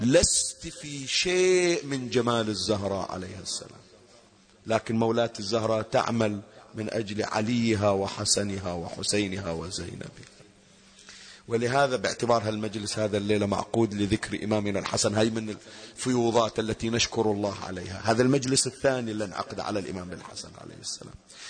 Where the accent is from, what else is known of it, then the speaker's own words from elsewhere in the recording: Manama, Capital Governorate, Bahrain; يوم الخميس يطلعون يروحون المنامة السوق عندنا بالبحرين